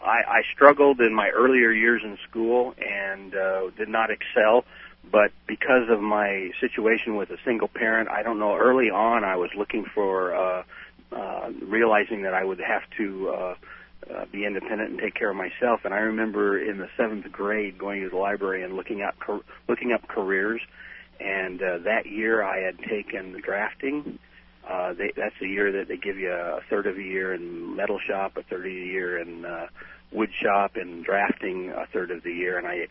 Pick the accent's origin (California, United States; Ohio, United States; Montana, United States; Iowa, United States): California, United States; Riverside; I was raised by a single-parent mother, my half-brother and I, and a sister, and raised by a single parent with not too much education. I was raised on the kind of a poor side of town.